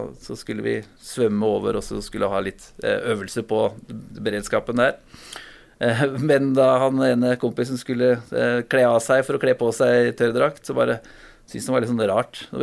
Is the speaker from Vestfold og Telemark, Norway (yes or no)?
no; Kongsberg, Buskerud, Norway; Ja, jeg har jo vært veldig, veldig mye på Hardangervidda på grunn av at jeg vokste opp på Kongsberg